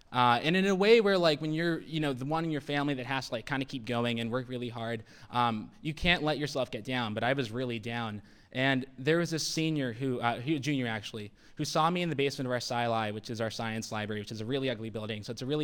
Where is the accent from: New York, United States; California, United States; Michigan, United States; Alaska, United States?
California, United States; San Diego; And I'm from San Diego, so to see like winter and blizzards, no sun at all.